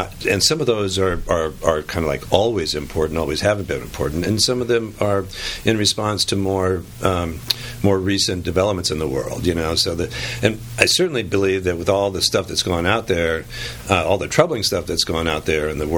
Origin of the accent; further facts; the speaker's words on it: West Coast, United States; I grew up on the West Coast.